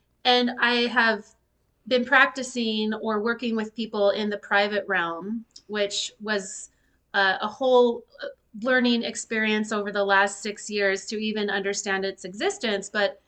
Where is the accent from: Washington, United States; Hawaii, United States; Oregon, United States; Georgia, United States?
Washington, United States; Seattle; I hail from the Seattle area, actually, as both of you